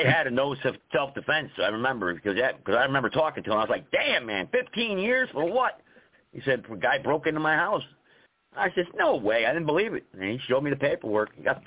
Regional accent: Connecticut, United States; In Connecticut, too. My home state in Connecticut, the police told my dad once, they said the same thing.

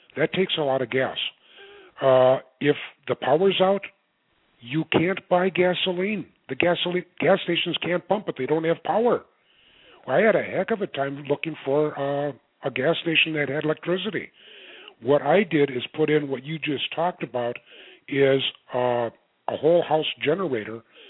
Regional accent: Minnesota, United States; now in Florida, United States; My first experience in Florida, because I'm originally from Minnesota, the hurricane came through.

